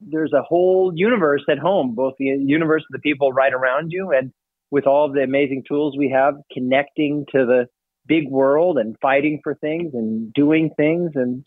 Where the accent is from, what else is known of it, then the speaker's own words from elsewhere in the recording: Kansas City, Missouri, United States; You know, I'm originally from Kansas City, so I'm a Missourian, and I would love to be in Missouri as much as I can